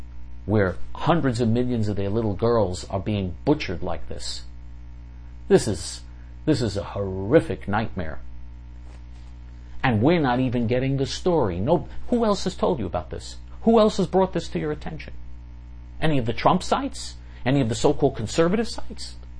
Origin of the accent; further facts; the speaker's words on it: New York City, New York, United States; I grew up with them in New York City, and this is unbelievable.